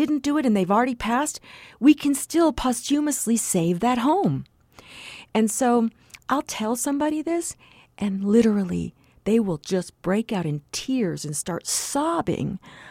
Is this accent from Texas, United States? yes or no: yes; Texas, United States; I'm from South Texas. I own a tiny piece of land, not huge, that came into my family through a Spanish land grant.